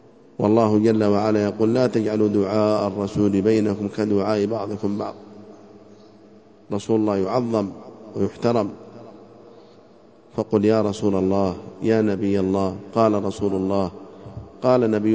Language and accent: Arabic; Yemen; الآن في بلادنا اليمن